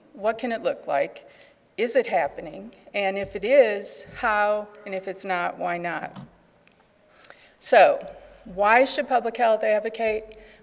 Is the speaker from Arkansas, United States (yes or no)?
no; Kentucky, United States; Think of all the tobacco coalitions, and remember, we're from Kentucky.